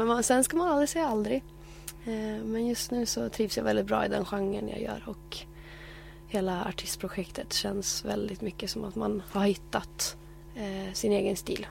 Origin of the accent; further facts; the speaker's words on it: Östersund, Jämtland County, Sweden; det var lite mera talangshower som fanns i stan där jag är från Östersund.